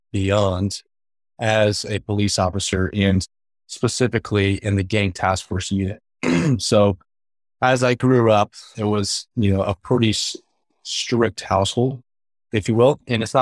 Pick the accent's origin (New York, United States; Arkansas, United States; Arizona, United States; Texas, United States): Arizona, United States; Tucson; So 36 years old, I grew up in Tucson, Arizona.